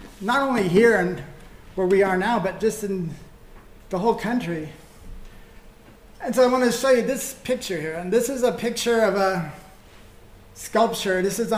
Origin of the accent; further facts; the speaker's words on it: South Carolina, United States; moved away; I moved here a long time ago now, and when I first started, I'm originally from South Carolina.